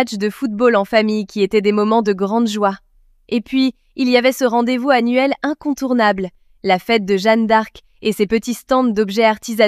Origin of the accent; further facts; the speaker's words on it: Reims, Grand Est, France; La Marne, c'est toute mon enfance passée à Reims et rythmée par l'ouverture sur la nature, la vigne.